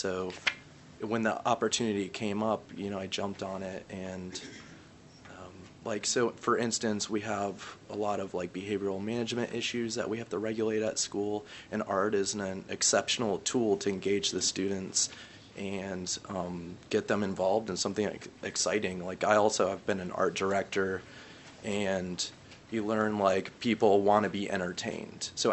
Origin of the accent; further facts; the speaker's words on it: Florida, United States; also born or lived in New York; now in Tulsa, United States; No, actually, so I came here from, I grew up in Florida, and I went to New York to get my master's degree. I fell in love with it, stayed there for 5 years